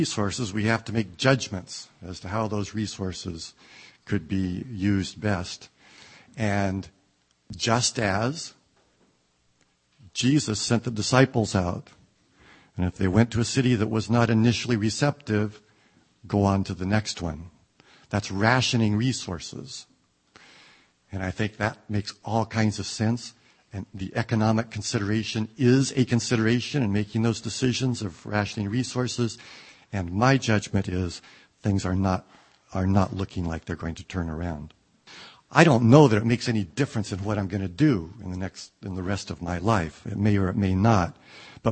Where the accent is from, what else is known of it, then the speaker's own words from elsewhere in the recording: Staten, Oregon, United States; I grew up in Staten, Oregon. That's where I was born. That's where I lived for the first 7 years of my life.